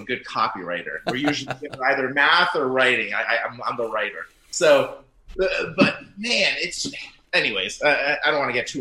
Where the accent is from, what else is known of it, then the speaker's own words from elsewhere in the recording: Arizona, United States; Because I told them I was from Arizona.